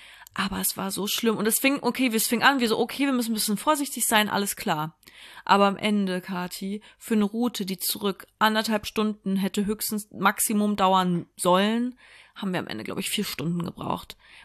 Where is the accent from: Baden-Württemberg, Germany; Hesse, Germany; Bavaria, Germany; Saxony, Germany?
Hesse, Germany; Nee, ich komme aus Hessen, Mann, da ist alles flach, da gibt's Hügel.